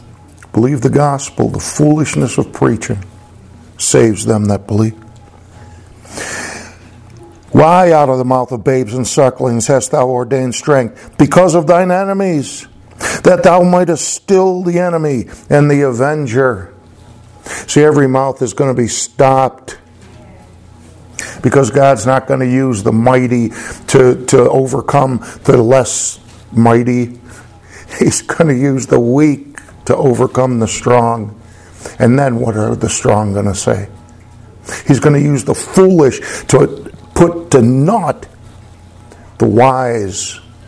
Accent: Chicago, Illinois, United States; I grew up in Chicago on the south side there. I probably saw one or two stars in my life.

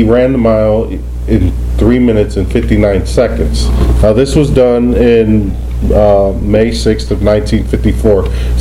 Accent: East Chicago, Indiana, United States; I grew up in East Chicago, Indiana. I graduated in Crown Point, and I've been here since a kid.

